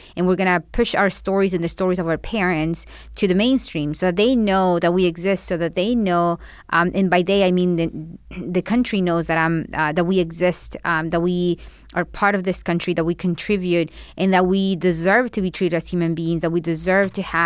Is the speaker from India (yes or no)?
no; Culver City, California, United States; So growing up in Venice, in the Venice area, in Culver City, I had a lot of friends who will say things like that about my parents